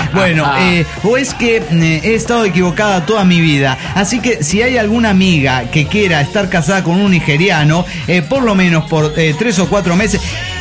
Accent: Chaco, Argentina; yo soy del Chaco y queda lejos.

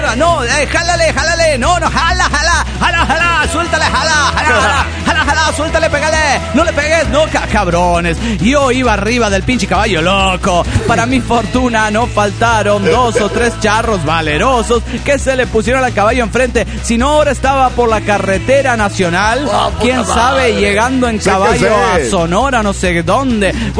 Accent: Los Andes, Valparaíso, Chile; de los Andes, Chile, po.

